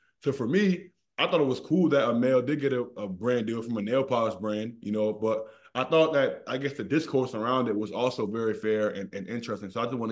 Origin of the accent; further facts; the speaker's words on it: Maryland, United States; I'm a Maryland guy through and through, born and raised in Maryland.